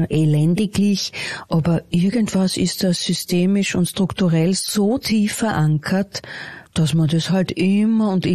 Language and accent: German; Vienna, Austria; Ich bin in Wien aufgewachsen, also ich bin eine waschechte Wienerin quasi, aber habe eben von beiden Elternteilen Migrationshintergrund.